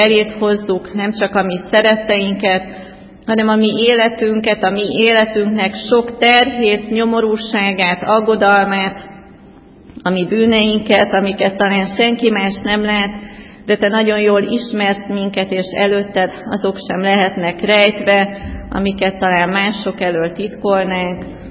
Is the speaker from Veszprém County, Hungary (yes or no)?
yes; Veszprém County, Hungary; akkor a Bakonyban nőttem fel, ahol szép nagy dombok voltak, meg hegyek